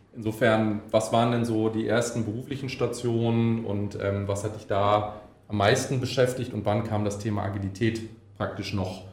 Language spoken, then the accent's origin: German; Bonn, North Rhine-Westphalia, Germany; wir sind beide Bonner